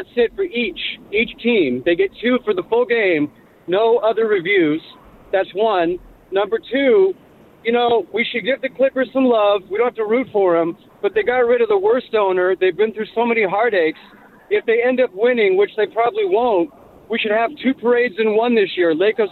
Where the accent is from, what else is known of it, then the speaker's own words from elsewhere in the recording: Portland, Oregon, United States; I'm from Portland, and I had Michael Thompson's card from Franz Bakery when I was a kid.